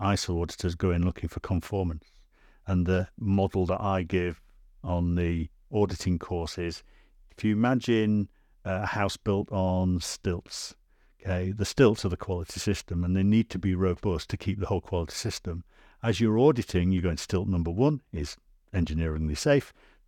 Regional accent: England, United Kingdom; Also as well, being British English as we are, and Graham and I used to work for an Anglo-Swedish company, and our Swedish colleagues always said, no wonder you English are poets

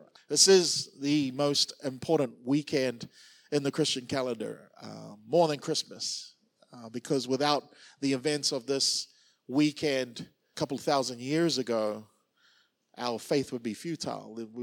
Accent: Auckland, New Zealand; when I was growing up in Auckland, New Zealand, some of you may remember this.

